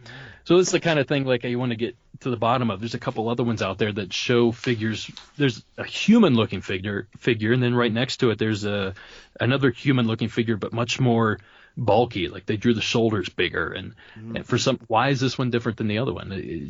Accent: Ohio, United States; Well, we sort of had stuff like that growing up in Ohio. We have it's mound country.

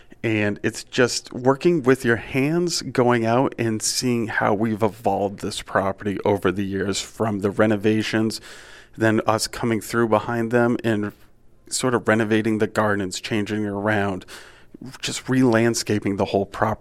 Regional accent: Littleton, New Hampshire, United States; now in Bethlehem, United States; Yes, born and raised in Littleton, New Hampshire, and I just moved the next town over to Bethlehem and bought a house

